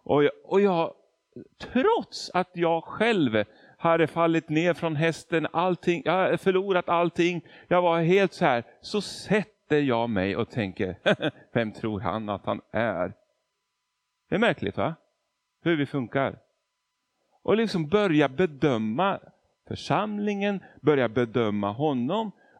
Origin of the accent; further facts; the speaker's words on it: Argentina; first language Spanish; Swedish is a second language; now in Sweden; Jag är ju född och uppvuxen i Argentina, så spanska.